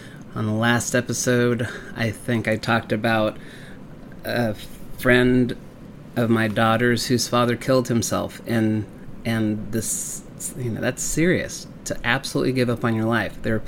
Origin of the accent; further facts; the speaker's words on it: Texas, United States; And I grew up in Texas and I like country music